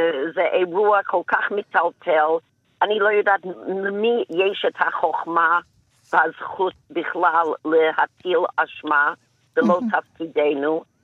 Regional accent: Jerusalem, Jerusalem District, Israel; אני ירושלמית, 51 שנה.

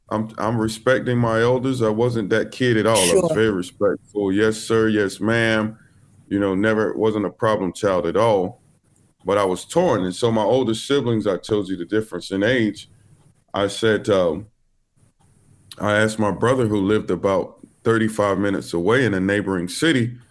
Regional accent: North Carolina, United States; I'm from North Carolina, a little town that only has 20,000 in population.

